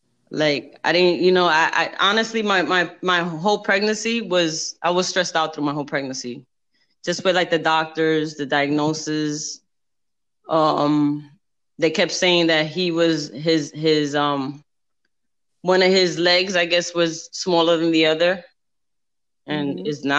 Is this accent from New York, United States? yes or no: yes; New York, United States; now in Orlando, United States; born and raised in New York, living in Orlando.